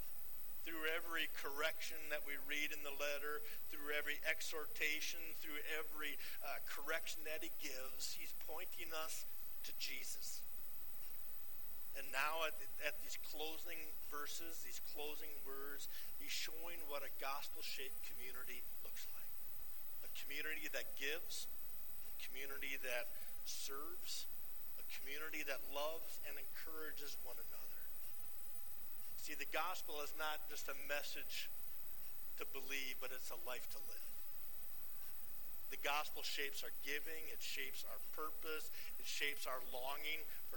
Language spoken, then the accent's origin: English; Minnesota, United States; You know, my wife and I, Dory, we're from Minnesota, so we wrap up our goodbyes with four loving words, simply watch out for deer.